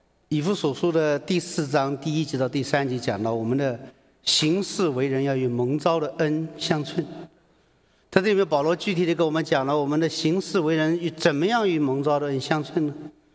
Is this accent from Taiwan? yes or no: no; China; 我们中国人